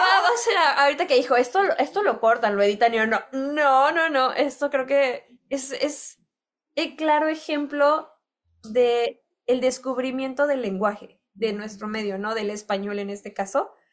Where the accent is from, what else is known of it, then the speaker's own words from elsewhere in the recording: Mexico; Nosotros como mexicanos nos encanta que platiquen sus experiencias en México